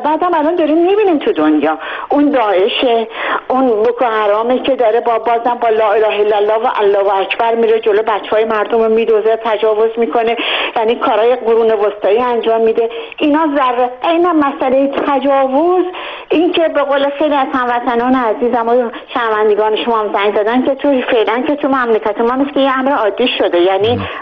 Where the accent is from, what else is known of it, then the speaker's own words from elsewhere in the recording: Ahvaz, Khuzestan, Iran; من خودم خوزستانی هستم و تمام تا 18-19 سالگی در اهواز بزرگ شدم و تابستونا ما برای فرار از گرمای خوزستان به تهران می اومدیم.